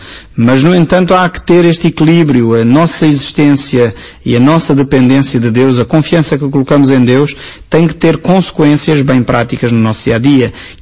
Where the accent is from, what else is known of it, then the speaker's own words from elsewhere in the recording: Portugal; Creio que nós, como portugueses e como cristãos